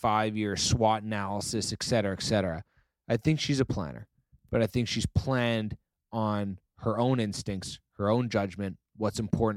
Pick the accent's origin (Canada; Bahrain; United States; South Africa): Canada; We're Canadian. We say it a little different.